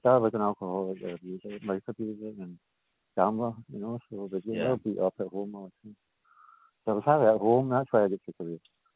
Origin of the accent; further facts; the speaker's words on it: Kirkintilloch, Scotland, United Kingdom; but he came from my hometown in Kirkintilloch.